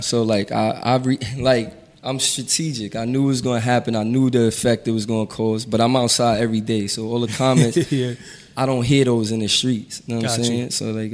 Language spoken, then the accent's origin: English; New York, United States; I mean, we know some people back there, but I'm from New York.